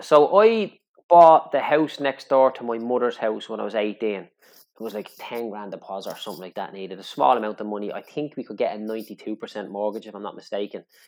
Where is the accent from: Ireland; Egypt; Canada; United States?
Ireland; Clondalkin, Leinster; Look, I'm from Clondalkin. There's an abundance of people out there in my community, in my estate, that will never be able to afford to buy their own house